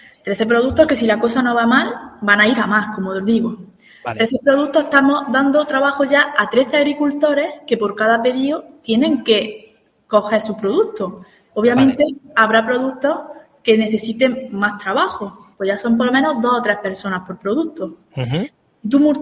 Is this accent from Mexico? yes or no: no; Cantarrana, Spain; Cantarrana, que es mi pueblo, que es un pueblo, yo digo, somos muy pocos habitantes, somos 30 o 40